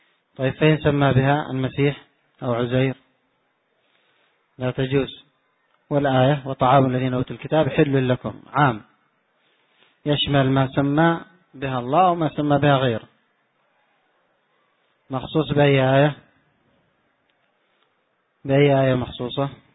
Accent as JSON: {"language": "Arabic", "country": "Yemen", "said": "كما هي موجودة عندنا في اليمن، هي من العادات اليمنية القبيحة"}